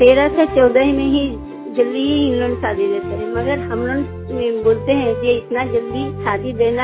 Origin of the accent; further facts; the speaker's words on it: Digha, India; मेरा गांव का नाम दीघा है, ब्लॉक है घाट जिला।